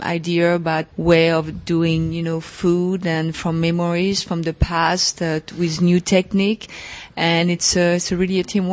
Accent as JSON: {"language": "English", "country": "France", "tie": "born or raised there", "second_language": "English", "said": "I grew up in France"}